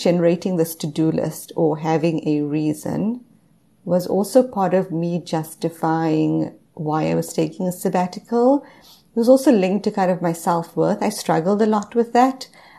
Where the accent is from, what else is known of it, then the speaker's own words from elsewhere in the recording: South Africa; now in Canada; I am originally South African. I'm now based in Canada with my family. I've been out of South Africa for the past 10 years.